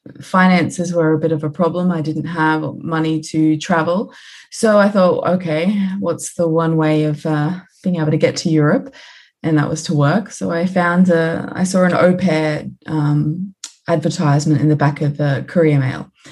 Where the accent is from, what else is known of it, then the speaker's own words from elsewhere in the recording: Redcliffe, Queensland, Australia; accent: Australian; now in Switzerland; I was born and bred in Brisbane, well, actually Redcliffe, just north of Brisbane.